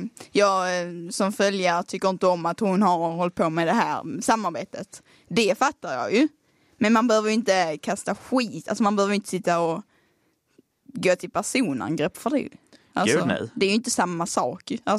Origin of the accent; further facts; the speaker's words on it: Skåne, Sweden; accent: Skåne; Och jag har ganska grov dialekt, jag vet det. Det är liksom ingen så. För jag alltid hör det så fort jag träffar folk. Att bara, du är från Skåne va? Ja. Jo.